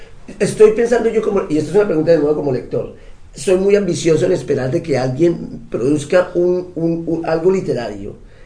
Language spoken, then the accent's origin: Spanish; Colombia; Yo es que soy colombiano